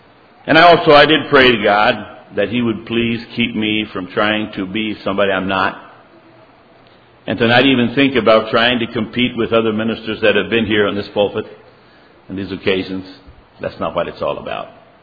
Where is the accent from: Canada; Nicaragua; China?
Nicaragua; now in United States; We're not from Pennsylvania. We're from Nicaragua, and things are a little different here.